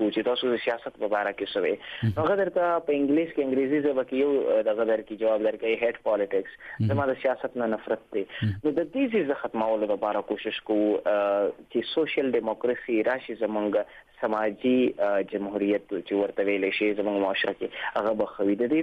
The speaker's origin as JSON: {"language": "Pashto", "region": "Khyber Pakhtunkhwa", "country": "Pakistan", "said": "په خپله زه قبایلي یم"}